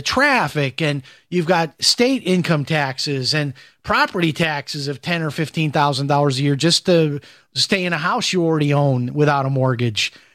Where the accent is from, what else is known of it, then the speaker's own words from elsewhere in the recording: Chicago, Illinois, United States; I grew up in Chicago. I know how this all works.